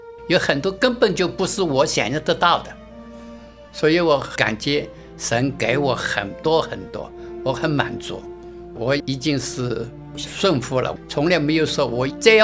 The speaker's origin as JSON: {"language": "Chinese", "country": "Hong Kong", "said": "因为我是香港来的，我看到香港很多有钱的人家里都不平安"}